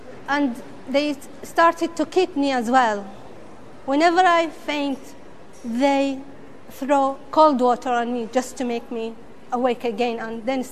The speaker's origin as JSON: {"language": "English", "country": "Iraq", "said": "I'm from Iraq."}